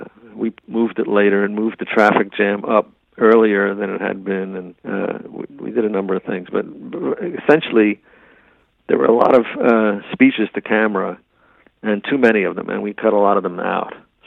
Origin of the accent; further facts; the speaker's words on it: New York, United States; That's why I got the call, because I was from New York.